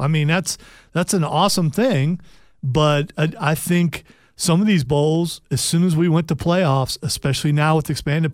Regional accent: Midwest, United States; I grew up in Big Ten country, so the Rose Bowl was the game.

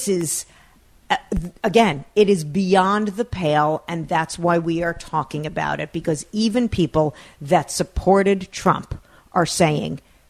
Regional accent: United States; And I, as an American, do not want to tolerate this kind of behavior make that our culture.

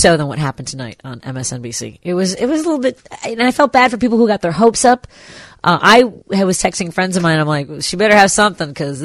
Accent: Chicago, Illinois, United States; I am from Chicago.

